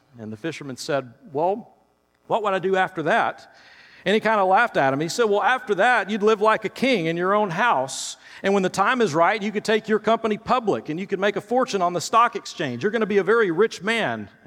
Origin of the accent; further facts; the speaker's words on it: Tennessee, United States; I grew up in Tennessee in the middle of the country.